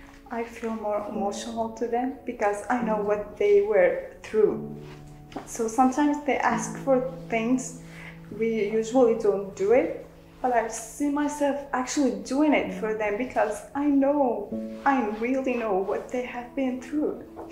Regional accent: Aleppo, Aleppo Governorate, Syria; English is a second language; also born or lived in Latakia; now in Turkey; I am from Syria, Aleppo. I used to live there with my family. Yeah, and when all the problems started, we had to move to Latakia because it was much more safer.

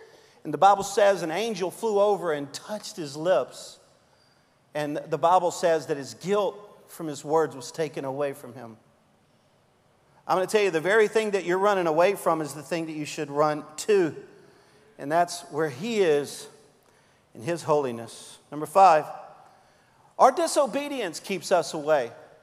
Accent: Louisiana, United States; I'm a Cajun.

